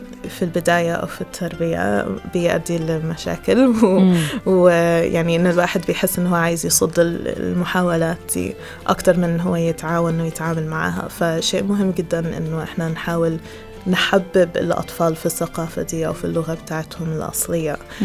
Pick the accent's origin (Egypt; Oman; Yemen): Egypt; ما بيعترفوش بالملوخية المصرية، وإحنا كمصريين يعني لا.